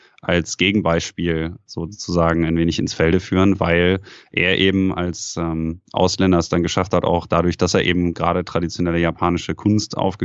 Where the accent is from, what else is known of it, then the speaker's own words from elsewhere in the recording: North Rhine-Westphalia, Germany; gerade wenn man im Ruhrpott aufwächst, teilweise nicht ganz so einfaches Pflaster, wo ich aufgewachsen bin, mit Kriminalität und dergleichen.